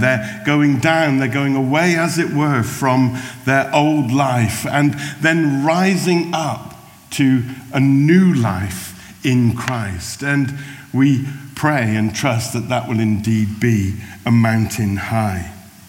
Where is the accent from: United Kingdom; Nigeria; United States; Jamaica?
United Kingdom; South West England; Andrew and I grew up together in the West Country, went to school together